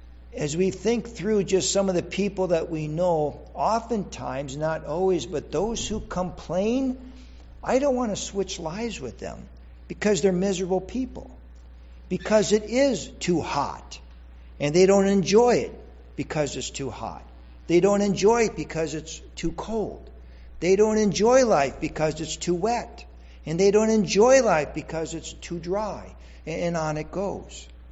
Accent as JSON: {"language": "English", "region": "Minnesota", "country": "United States", "tie": "born or raised there", "said": "That I remember growing up in Minnesota years ago"}